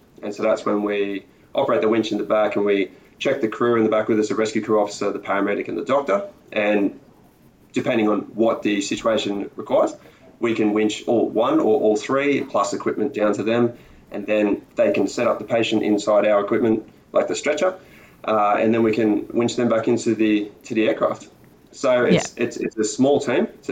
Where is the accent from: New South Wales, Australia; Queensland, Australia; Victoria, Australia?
New South Wales, Australia; Newcastle; So I grew up in Newcastle. New South Wales.